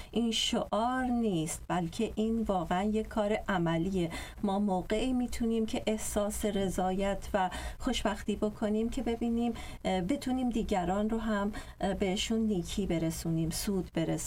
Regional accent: Tehran, Tehran Province, Iran; در خانواده زرتشتی به دنیا آمدم در تهران و تحصیلاتم رو در ایران انجام دادم

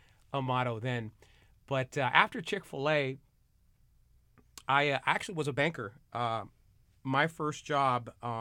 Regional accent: La Puente, California, United States; also born or lived in Mexico City; And so I grew up in La Puente.

